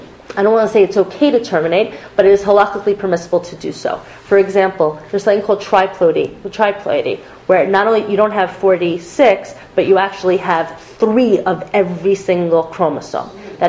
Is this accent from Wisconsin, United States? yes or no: no; New Jersey, United States; I mean, I grew up in New Jersey. They literally came to all the high schools and they test